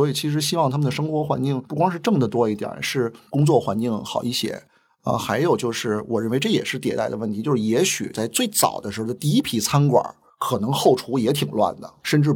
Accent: Dongcheng, Beijing, China; 因为我自己就是东城区长大的，对东城区其实很有感情。

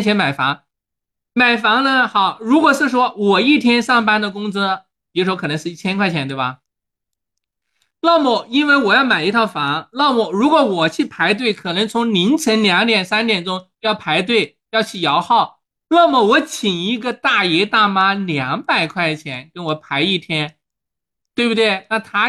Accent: China; 我们中国人

